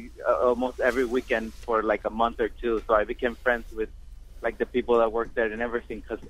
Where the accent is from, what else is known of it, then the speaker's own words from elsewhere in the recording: Venezuela; I'm from Venezuela, and it tastes like if I'm eating at my mother's kitchen.